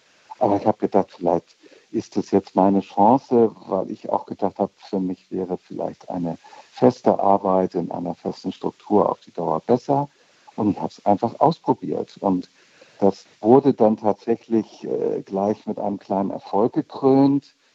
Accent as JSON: {"language": "German", "region": "Hamburg", "country": "Germany", "said": "ich komme aus Hamburg und war eigentlich freier Kritiker, Übersetzer, Moderator, Redakteur und war promovierter Germanist und schon über 30"}